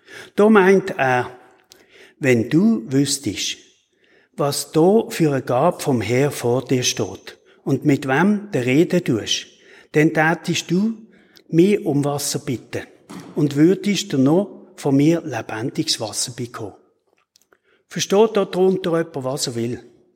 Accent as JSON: {"language": "German", "town": "Basel", "region": "Basel-Stadt", "country": "Switzerland", "tie": "born or raised there", "lives_now": "Wattenwil, Switzerland", "said": "bin ich in Basel geboren und aufgewachsen. Obwohl ich schon seit 25 Jahren hier in Wattenwil wohne, habe ich das Berndeutsch einfach nicht angenommen."}